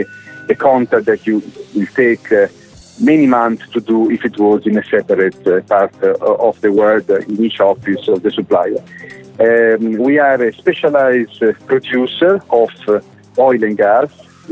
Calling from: Azerbaijan; I'm phoning you from Huracán D, our field base of the three fields we have, Murat Candid, Jafali and Zardab in Azerbaijan, in Republic of Azerbaijan.

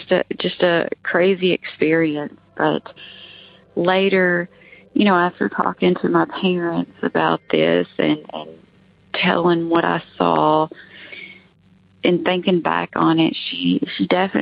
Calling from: Kentucky, United States; I'm calling from Kentucky. I have called in a few times over the years.

